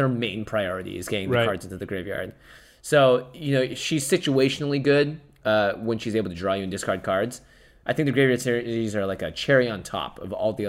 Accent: Seattle, Washington, United States; And like, I grew up in Seattle.

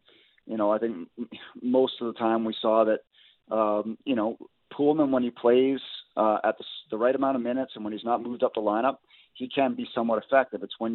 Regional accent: Abbotsford, British Columbia, Canada; I'm from Abbotsford, as you know.

